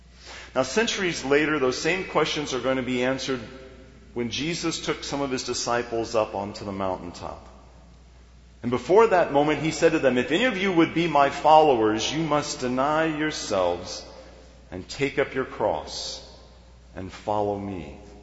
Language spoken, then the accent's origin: English; Kansas, United States; I grew up in Kansas, very near to the place in Olathe